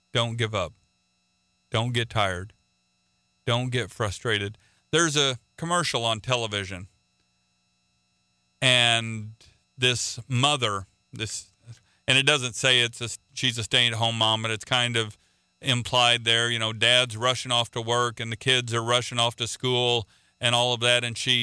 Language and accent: English; Oklahoma, United States; I'm not a flash in the pan. … from Oklahoma.